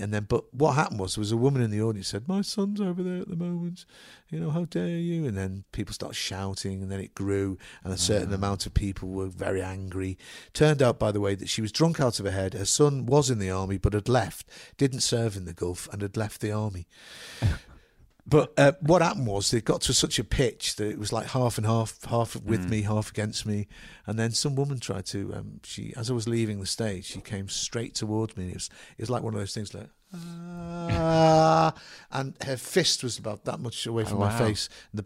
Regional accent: Liverpool, North West England, United Kingdom; where I was brought up in Liverpool, it's on the seashore, so... Mm. It's called Waterloo, but it goes into Crosby, which is just, it's called Crosby Beach.

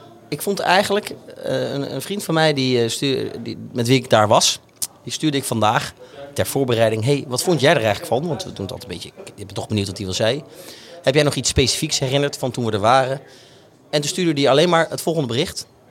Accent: Gelderland, Netherlands; Sorry, ik kom uit Gelderland. Het komt er af en toe doorheen.

